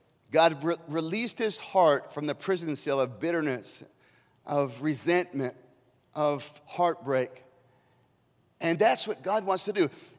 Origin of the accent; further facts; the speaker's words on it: Arizona, United States; also born or lived in Iowa; I was born in Iowa, and I grew up in Arizona, but born there.